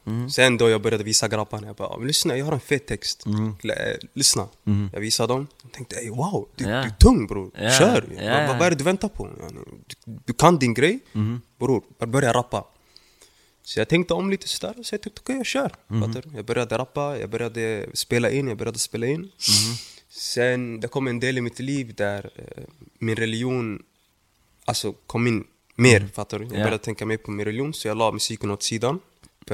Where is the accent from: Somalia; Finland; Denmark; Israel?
Somalia; now in Sweden; Sen jag åkte till mitt hemland.